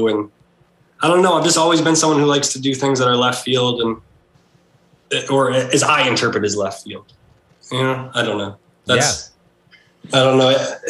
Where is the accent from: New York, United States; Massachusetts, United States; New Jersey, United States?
Massachusetts, United States; I'm like from Mass, like from suburban Mass.